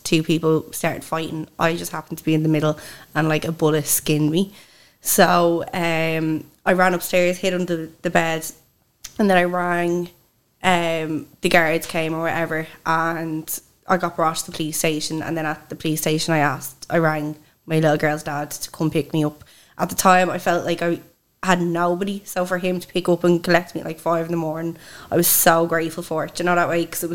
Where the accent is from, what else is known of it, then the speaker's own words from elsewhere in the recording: Swords, Leinster, Ireland; and I come from Dublin.